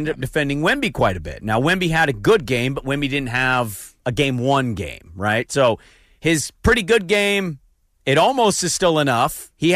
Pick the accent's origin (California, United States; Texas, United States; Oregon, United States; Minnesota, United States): Oregon, United States; I grew up in Multnomah County.